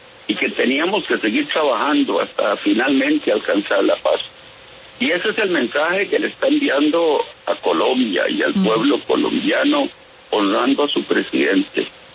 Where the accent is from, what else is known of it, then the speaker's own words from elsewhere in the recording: Costa Rica; mi primera reacción como latinoamericano y como costarricense es de una enorme alegría